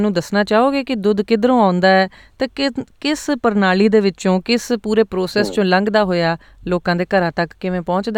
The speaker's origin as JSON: {"language": "Punjabi", "region": "Punjab", "country": "India", "tie": "born or raised there", "said": "ਪੰਜਾਬ 'ਚ ਅਸੀਂ ਨਿੱਕੇ ਹੁੰਦਿਆਂ"}